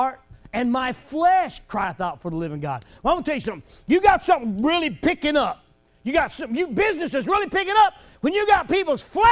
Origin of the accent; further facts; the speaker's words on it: United States; Listen, I love the fact that I'm an American.